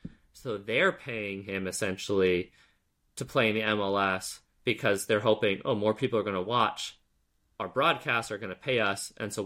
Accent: United States; I really, as an American, always have dreamed of Americans doing relegation and promotion

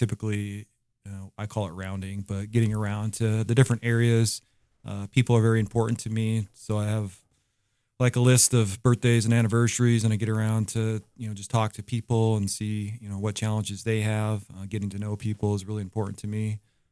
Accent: Montana, United States; I grew up in Montana.

